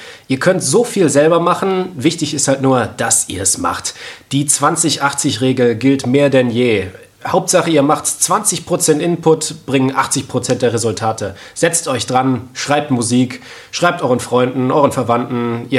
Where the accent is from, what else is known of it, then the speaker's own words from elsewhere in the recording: Aachen, North Rhine-Westphalia, Germany; Wir kommen aus Aachen, wir machen Metal.